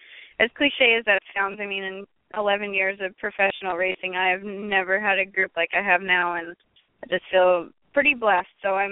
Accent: Texas, United States; I'm from Texas. We eat meat.

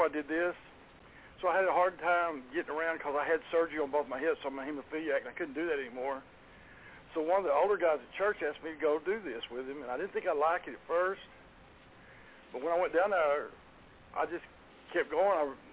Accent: Garland, Texas, United States; born or raised there

